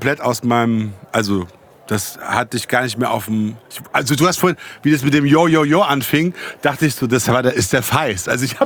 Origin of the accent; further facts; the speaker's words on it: Großkrotzenburg, Hesse, Germany; auch in Großkrotzenburg, wo ich herkomme, so dieses Wohlbehütete